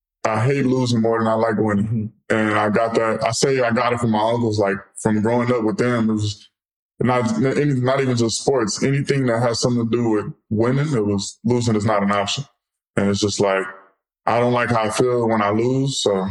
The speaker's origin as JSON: {"language": "English", "town": "Dallas", "region": "Texas", "country": "United States", "lives_now": "Las Vegas, United States", "said": "I'm loving it out here. It's a little hot out here, but I'm from Dallas, so you know what I'm saying?"}